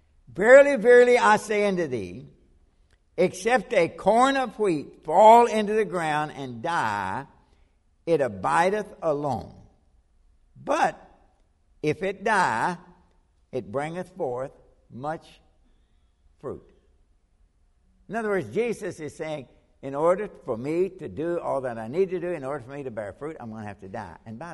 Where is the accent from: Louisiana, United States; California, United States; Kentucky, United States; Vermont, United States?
Kentucky, United States; I'm from Kentucky, and we don't grow a lot of wheat, but we grow a lot of corn.